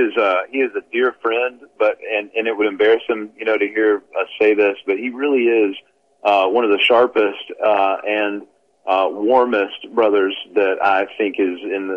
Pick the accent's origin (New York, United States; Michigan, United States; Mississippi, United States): Mississippi, United States; born there; I was born in Mississippi I'm the son of a Presbyterian elder and was raised in a very conservative PCA church